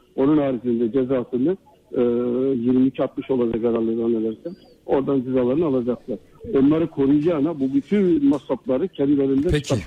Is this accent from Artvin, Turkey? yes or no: no; Trabzon, Turkey; Ben bir Trabzonluyum. Trabzonsporluyum.